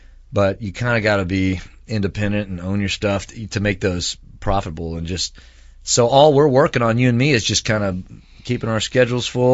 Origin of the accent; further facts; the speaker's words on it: Austin, Texas, United States; but I was from Austin, and it's people, oh, hey, he's from Austin